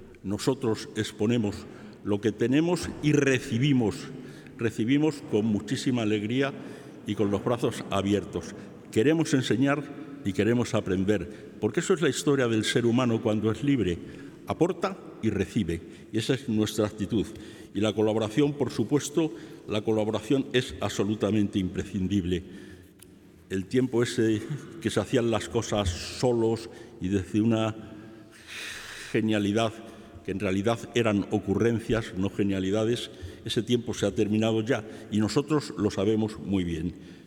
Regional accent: Béjar, Castile and León, Spain; De manera que yo, como salmantino de Béjar, como español

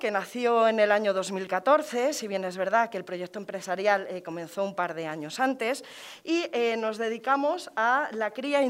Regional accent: Salamanca, Castile and León, Spain; también por el orgullo que siento como salmantina de poder estar aquí

